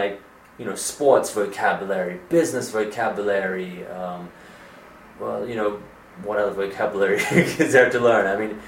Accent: Perth, Western Australia, Australia; So, I'm from Perth.

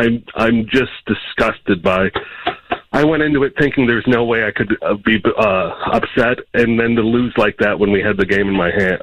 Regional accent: Detroit, Michigan, United States; I grew up in Detroit. I'm a Lions fan.

